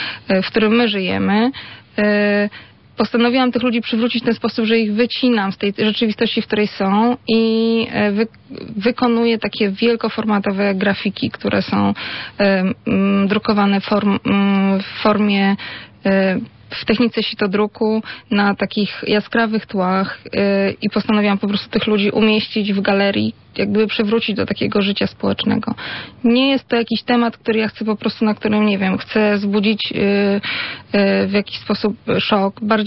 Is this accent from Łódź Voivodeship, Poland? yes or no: yes; Łódź, Łódź Voivodeship, Poland; urodziłam się w Łodzi i w niej mieszkam już póki co całe swoje życie.